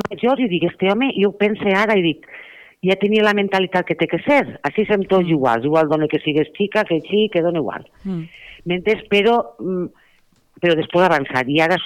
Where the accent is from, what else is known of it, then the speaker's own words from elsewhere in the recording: Vila-real, Valencian Community, Spain; no visc ací a Villarreal i per a mi Villarreal és el meu poble, és el meu poble.